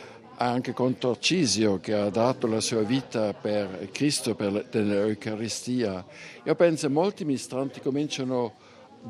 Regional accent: Switzerland; Io sono svizzero.

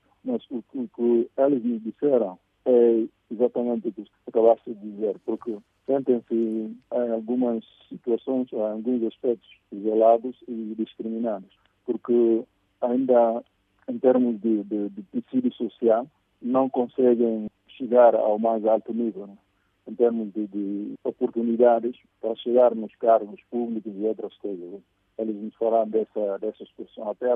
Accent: Guinea-Bissau; Nós dissemos assim, somos da Guiné Bissau. Estamos aqui para participar no festival pela primeira vez.

